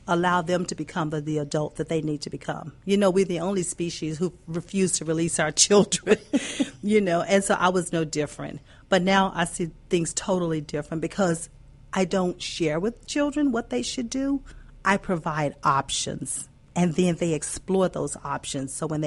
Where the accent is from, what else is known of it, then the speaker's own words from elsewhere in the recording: West Virginia, United States; The first 17 years of my life. Yes, I grew up in West Virginia, and I tell everybody